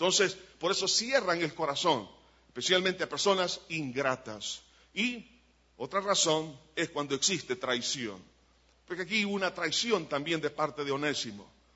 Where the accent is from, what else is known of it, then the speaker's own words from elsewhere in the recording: El Salvador; que no exista ni nada que nos separe como salvadoreños